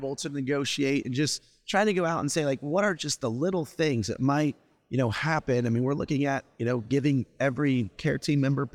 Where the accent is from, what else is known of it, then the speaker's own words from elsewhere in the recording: Indiana, United States; We're from Indiana, so that works out.